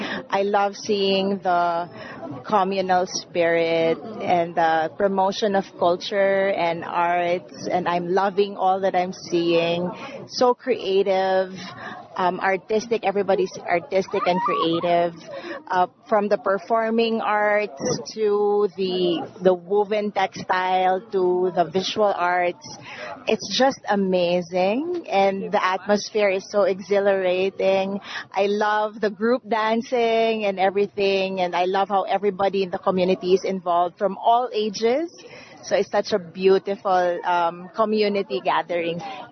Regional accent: Philippines; from the Philippines, and I just came here to visit.

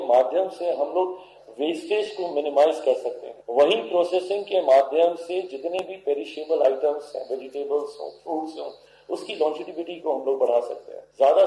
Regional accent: Bihar, India; एक बिहारी होने के नाते मेरी प्राथमिकताओं में बिहार है

